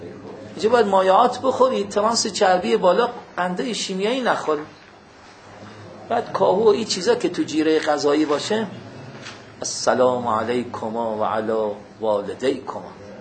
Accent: Iran; حالا چون ما ایرانی هستیم

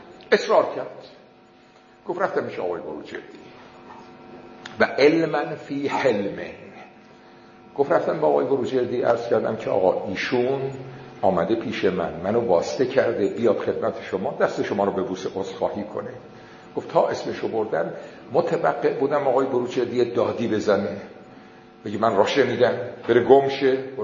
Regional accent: Qom, Iran; born there; خود ما متولد قمیم. بعد فوت مرحوم آقای بروجردی رفتیم تهران، دبیرستان و تهران تهی کردیم، برگشتیم قم.

